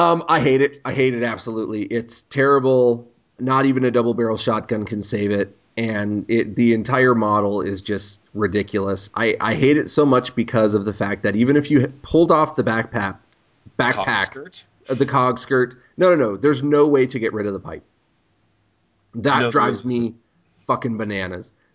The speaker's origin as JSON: {"language": "English", "country": "Canada", "said": "You know, I'm Canadian. I read comics."}